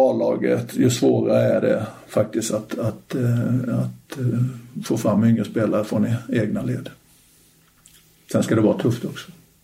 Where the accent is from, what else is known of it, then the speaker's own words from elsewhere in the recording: Småland, Sweden; now in Stockholm, Sweden; jag flyttade upp från Småland och till stora Stockholm och det är både ett annat liv och ett annat sus och brus liksom